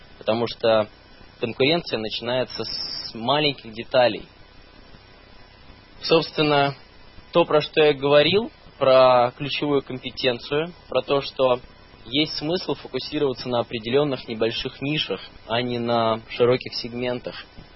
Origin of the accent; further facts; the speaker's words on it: Saint Petersburg, Russia; Я из Петербурга, соответственно, это тоже считается региональным городом.